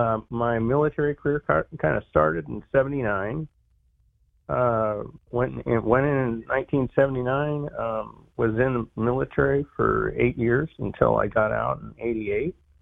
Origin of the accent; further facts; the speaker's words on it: Kennewick, Washington, United States; Oh, I'm from Washington State, Kennewick, Washington.